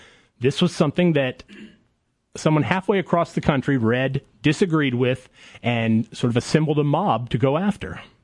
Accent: Tulsa, Oklahoma, United States; Yeah, this one was kind of fun because Tulsa is actually my hometown, and so this is the first opportunity I've had since joining the center to muzzle my local university.

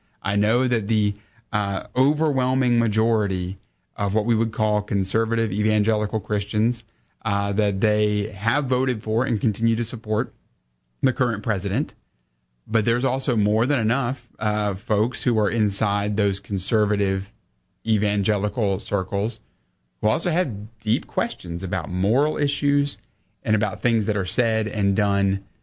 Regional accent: United States; I'm so thankful by God's grace I'm an American.

